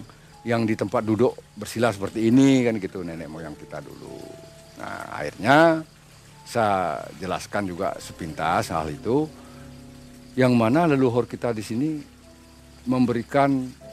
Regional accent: Bali, Indonesia; Apa yang seperti kita orang Bali lakukan melukat itu boleh, sah-sah saja.

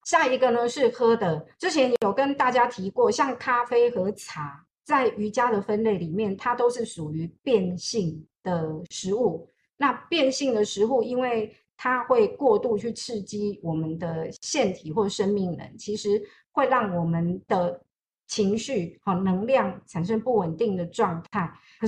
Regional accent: Taiwan; 我们台湾这边有一家饮料公司

